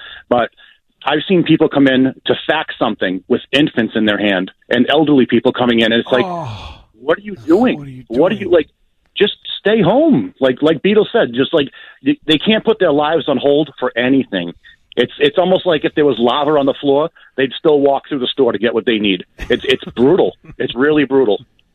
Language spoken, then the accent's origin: English; Bridgewater, Massachusetts, United States; Yes, I am from Bridgewater. Yes, sir.